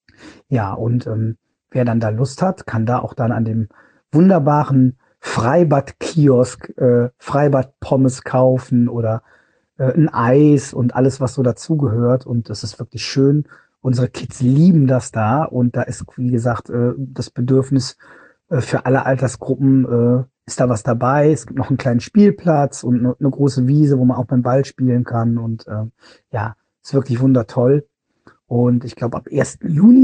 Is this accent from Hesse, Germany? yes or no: no; Cologne, North Rhine-Westphalia, Germany; Wir sind aus Köln